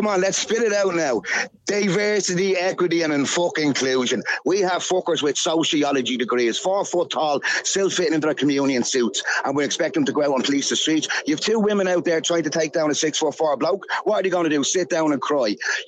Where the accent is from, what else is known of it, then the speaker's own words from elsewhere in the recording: Ireland; We had them laws when we were occupied. Okay, the English could just bat you for being Irish.